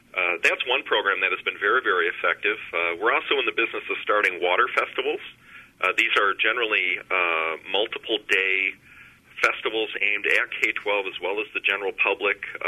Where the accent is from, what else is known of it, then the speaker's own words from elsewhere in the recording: Greenville, Michigan, United States; my hometown of Greenville, Michigan, which isn't on the lakeshore